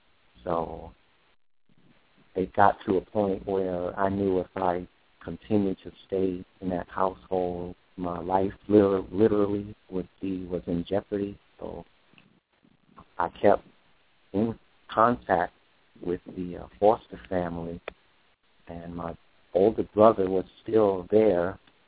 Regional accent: Queens, New York, United States; I was born in Queens, New York, grew up in Corona, East Elmhurst.

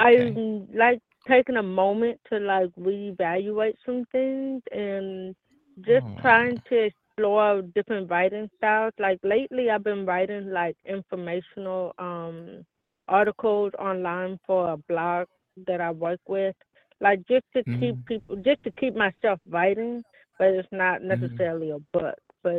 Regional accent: Oakland, California, United States; And I'm from Oakland in Berkeley, California.

